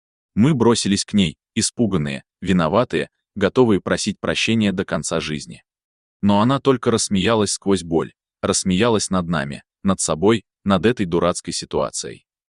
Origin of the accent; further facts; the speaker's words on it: Ufa, Bashkortostan, Russia; Я родился и вырос в Уфе, Башкирия, моя родина.